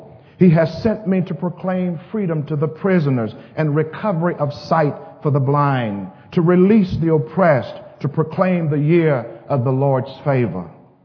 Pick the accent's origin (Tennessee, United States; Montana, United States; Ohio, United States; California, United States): Tennessee, United States; Millington; And so now I proudly tell people I'm from Millington, and I was in choir with … uncle, John Timberlake, and we're from Millington.